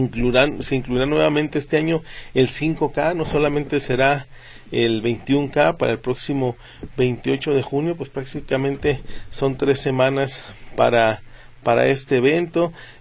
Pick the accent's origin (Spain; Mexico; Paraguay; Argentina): Mexico; Jalisco; vivimos con la ley del mazo como mexicanos, no como jaliscienses, como mexicanos.